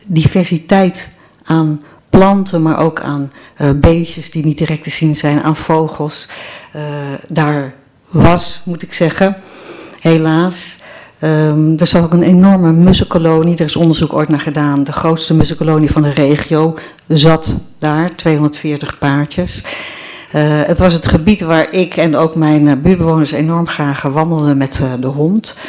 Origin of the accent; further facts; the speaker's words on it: Vinkeveen, Utrecht, Netherlands; also born or lived in Badhoevedorp / Mijdrecht / Amsterdam; now in Uithoorn, Netherlands; Ik woon sinds 5 jaar op de Bosmuis in Uithoorn. Ik ben in Badhoevedorp geboren, in Vinkeveen en Meidrecht getogen. En na 33 jaar Amsterdam ben ik weer in de regio komen wonen in Uithoorn.